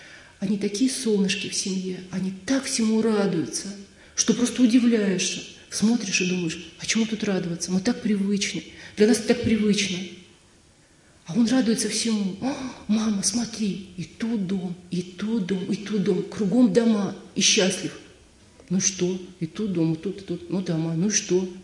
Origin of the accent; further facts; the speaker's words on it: Magnitogorsk, Chelyabinsk Oblast, Russia; now in Sredneuralsk, Russia; из которого я приехала в Среднеуральский монастырь, из Магнитогорска, это очень крупный, достаточно крупный город.